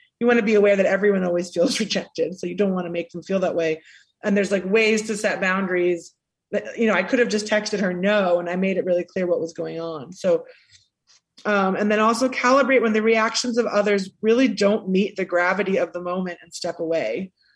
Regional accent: Washington, District of Columbia, United States; Like I'm from Washington, D.C., from a sort of affluent part of the city where lots of unspoken boundaries are a part of our lexicon.

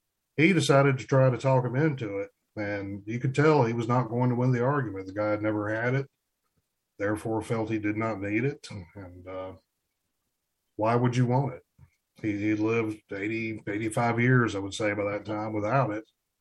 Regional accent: North Carolina, United States; Growing up in Hayward County, I'm sure you're aware of the connection mountain folks have with their gardens.

